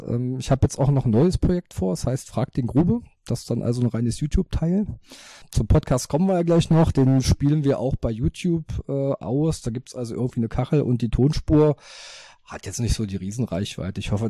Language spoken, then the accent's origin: German; Magdeburg, Saxony-Anhalt, Germany; So als Magdeburger Kind